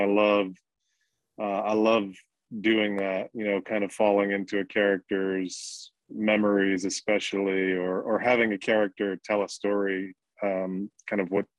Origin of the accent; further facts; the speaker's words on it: Brooklyn, New York, United States; I'm not Irish. I'm Scottish on my dad's side, and I grew up with the Italian side of my family in Brooklyn.